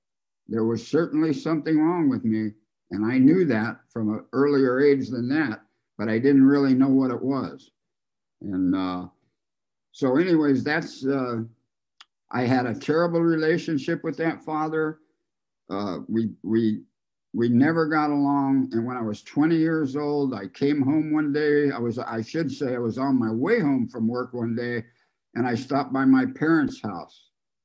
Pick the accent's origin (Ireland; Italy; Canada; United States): United States; California; I was born out here in California. I'm a native.